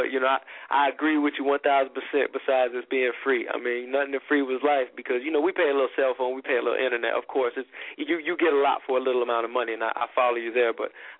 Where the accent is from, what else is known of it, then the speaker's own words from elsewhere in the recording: Pensacola, Florida, United States; now in Orlando, United States; Now I'm 25, and I moved to Orlando from Pensacola, which has got the highest murder rate in Florida right now